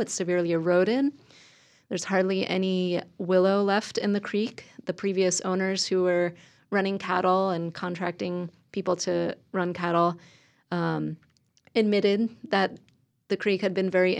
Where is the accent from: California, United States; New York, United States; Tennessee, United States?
New York, United States; Well, I grew up in New York State. I like to say same latitude, different attitude.